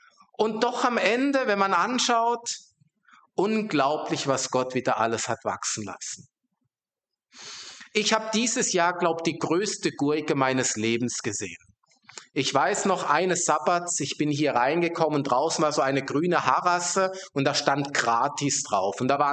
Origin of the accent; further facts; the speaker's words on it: Rhineland-Palatinate, Germany; Ich weiß noch als Kind in der Gemeinde, wo ich aufgewachsen bin, das war in einer Region, wo viel Trauben angebaut wurde, Weinanbau, deutsche Weinstraße.